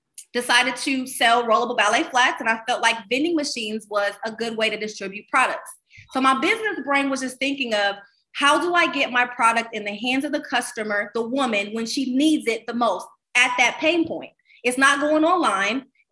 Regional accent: Columbus, Ohio, United States; also born or lived in Los Angeles / Miami; Just 2 years ago, right before COVID, I moved back to my hometown of Columbus, Ohio.

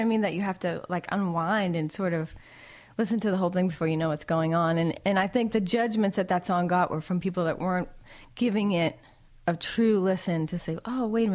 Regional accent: Boston, Massachusetts, United States; my friend Mary Gaucher, who I grew up in the Boston community playing shows

